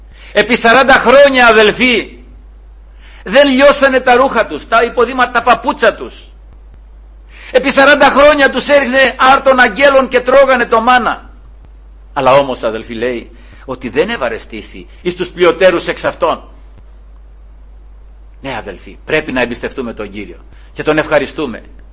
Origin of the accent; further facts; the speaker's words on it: Peloponnese, Greece; Σαν ακριβώς αυτό που είναι στα μέρη μου εκεί στη Μάνη, στον Ταΐγετο, που, εκεί που στανεύαμε εκεί με τον πατέρα μου, στον αυλό το λέμε εκεί.